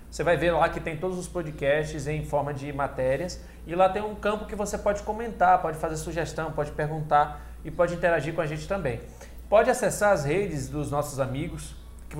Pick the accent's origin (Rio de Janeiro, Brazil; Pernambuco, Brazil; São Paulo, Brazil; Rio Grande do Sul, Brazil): Pernambuco, Brazil; casei com uma baiana, então sou baiano de coração. E, gente, né? Mas eu sou pernambucano, mas moro na Bahia, então imagina. Você deve dar, rapaz, vocês do sul que escutam eu falar, deve dar risada do meu sotaque misturado